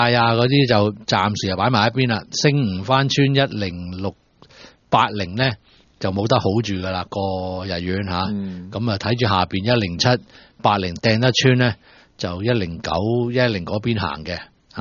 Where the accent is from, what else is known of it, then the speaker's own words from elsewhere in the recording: Hong Kong; 雖然我哋港人大部分都有打針啊，讀小學嗰陣時候打過曬噶啦